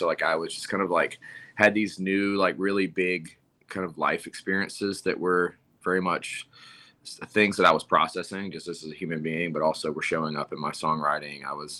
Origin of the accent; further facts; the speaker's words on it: South Carolina, United States; For me, this song just reminds me of South Carolina, and I grew up in South Carolina